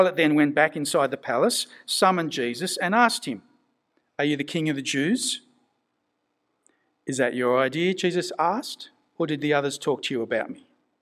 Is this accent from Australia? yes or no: yes; New South Wales, Australia; in the little competition in my hometown, I actually did okay, so that one year I foolishly decided to enter myself in the New South Wales Country Championships down in Sydney